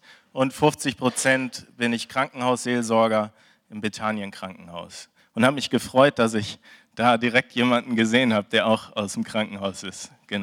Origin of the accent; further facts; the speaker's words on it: Oberhausen, North Rhine-Westphalia, Germany; Ich bin in Oberhausen geboren, bin also ein Kind aus dem Pott